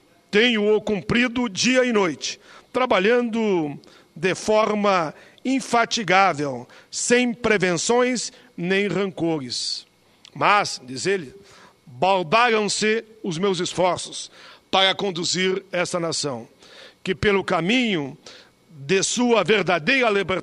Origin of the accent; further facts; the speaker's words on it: Rio Grande do Sul, Brazil; divulgado com muita força lá no meu estado, no Rio Grande do Sul.